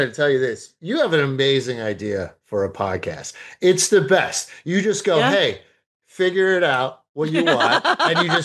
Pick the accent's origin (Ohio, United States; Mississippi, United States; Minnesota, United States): Ohio, United States; Cleveland; So me, I'm from Cleveland.